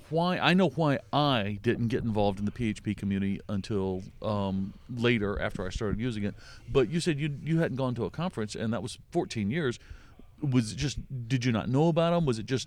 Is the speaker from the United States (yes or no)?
yes; the South, United States; Now, I'm from the South, and I understand growing cycles, but, you know, because I grew up around farm areas